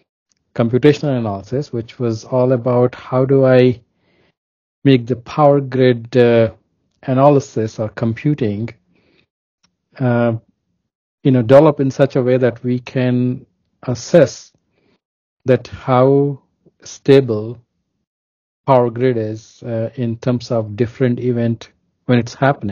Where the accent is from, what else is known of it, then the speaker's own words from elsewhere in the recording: Uttar Pradesh, India; moved away as an adult; now in United States; Yeah, so I was born in a small village at in India at in UP, Uttar Pradesh, and then I went to school there in multiple different city, but all in Uttar Pradesh, India.